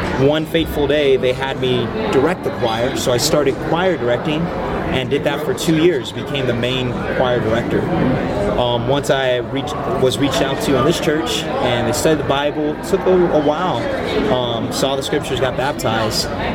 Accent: San Diego, California, United States; So I'm 29 years old, and I'm a San Diegan. I was born and raised in San Diego all my life, lived in the same house all my life, graduated from San Diego State University.

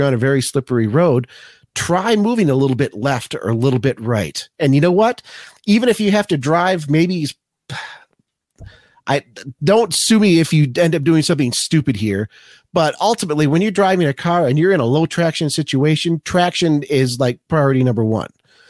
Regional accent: Michigan, United States; because I grew up in the Lake Michigan snow belts of Michigan. I've handled snow pretty well my entire life.

